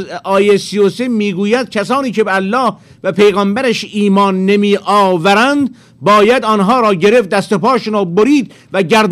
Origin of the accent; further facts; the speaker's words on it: Iran; پیشانی بلند شما را با اجازه همسرت میبوسم به عنوان یک ایرانی